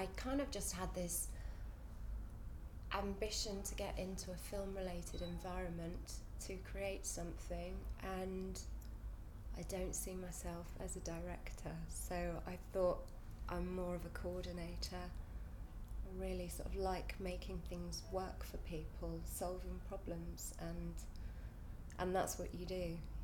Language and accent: English; Ealing, London, United Kingdom; I grew up in West London, in Ealing, and lived there for years, and now I live in southeast London, where my mum's from originally as well.